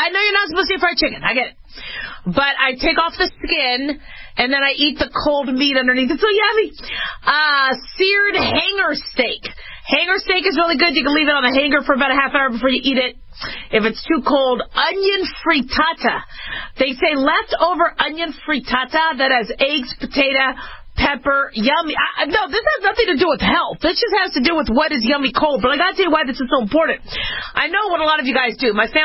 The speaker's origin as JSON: {"language": "English", "town": "Phoenix", "region": "Arizona", "country": "United States", "tie": "born or raised there", "said": "When I grew up in Arizona and Phoenix, you had El Pollo Asado."}